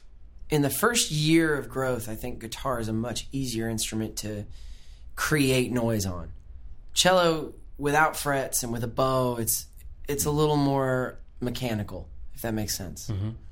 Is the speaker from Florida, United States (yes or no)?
yes; Fort Myers, Florida, United States; moved away as an adult; I was born in Fort Myers, Florida. I grew up in Fort Myers. I left there in 2007 when I graduated high school